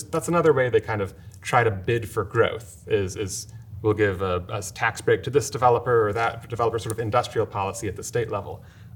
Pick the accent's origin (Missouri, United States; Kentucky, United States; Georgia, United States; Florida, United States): Missouri, United States; So I grew up in Missouri in a small town, and there wasn't a lot